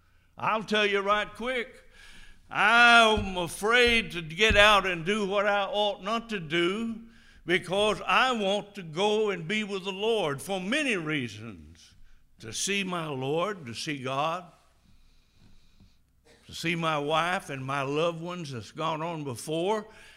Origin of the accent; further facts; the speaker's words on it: Tiptonville, Tennessee, United States; When I grew up in Tiptonville, Tennessee, there was enough honky-tonks around that place to fill us ton.